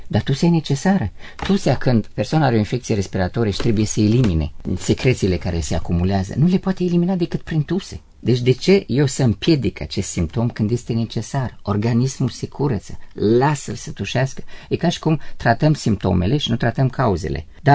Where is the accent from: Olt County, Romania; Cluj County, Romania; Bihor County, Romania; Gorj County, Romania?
Cluj County, Romania; Cluj-Napoca; Eu sunt clujean și rămân.